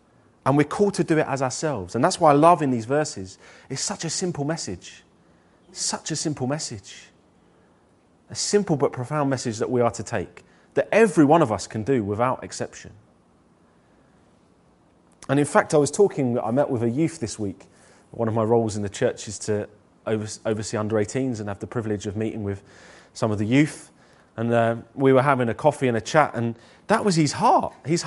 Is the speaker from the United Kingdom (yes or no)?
yes; London, United Kingdom; accent: London; Sometimes my gruff London accent, I think people might not want to hear the gospel from me. Sometimes with my deep London gruff accent, I have been known to make people jump